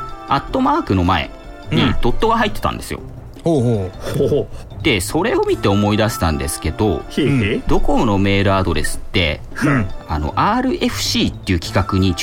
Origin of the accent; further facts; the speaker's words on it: Fukushima, Japan; 僕はい、福島出身なので